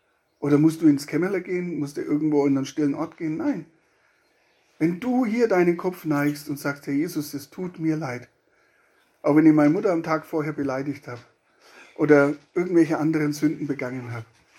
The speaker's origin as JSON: {"language": "German", "region": "Bavaria", "country": "Germany", "said": "mich aufführen, wie man bei uns in Bayern so sagt, wie die Sau am Sofa"}